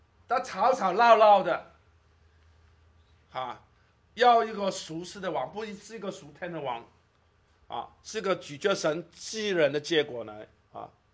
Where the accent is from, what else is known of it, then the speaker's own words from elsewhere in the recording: Guangdong, China; accent: Cantonese; 我们广东话讲去，我们不是讲信的